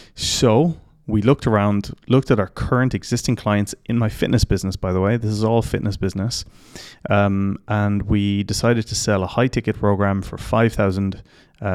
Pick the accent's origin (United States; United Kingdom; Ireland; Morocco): Ireland; now in United Arab Emirates; I'm Irish, obviously, so any place that doesn't rain is a nice place to be.